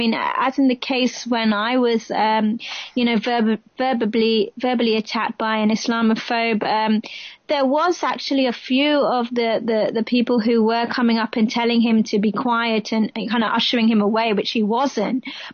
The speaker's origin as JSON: {"language": "English", "region": "London", "country": "United Kingdom", "tie": "born or raised there", "said": "I've been born and bred in London"}